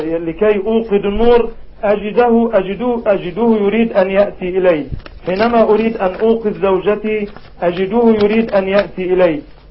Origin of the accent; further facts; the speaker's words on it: Dimishl, Dakahlia, Egypt; شرفتنا بالأمس في قريتنا دمشل